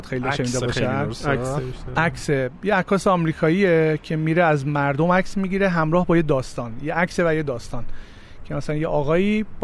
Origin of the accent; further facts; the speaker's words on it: Lahijan, Gilan, Iran; من متولد 66 هم، دی ماه 66، بچه شمالم، بچه لاهیجان.